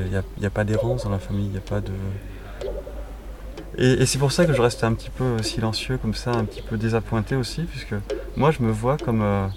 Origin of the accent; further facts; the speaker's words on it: France; Moi, je suis français. Mes parents sont français, mes grands-parents.